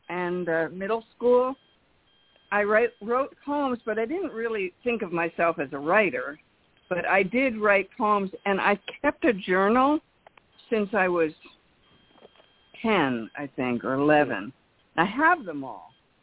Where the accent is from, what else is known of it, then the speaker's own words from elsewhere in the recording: New York, United States; also born or lived in Princeton, New Jersey; I grew up in New York, and then we moved to Princeton, New Jersey